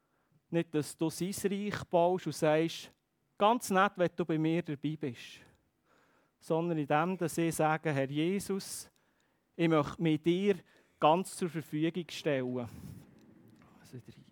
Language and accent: German; Switzerland; Vielleicht sind wir Schweizer auch nicht ganz der Typ